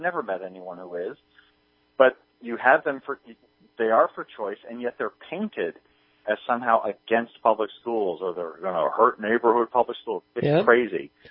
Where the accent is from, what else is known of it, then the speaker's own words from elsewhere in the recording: New York, United States; And I've talked to many Democrats, particularly in my home state of New York, and they know this.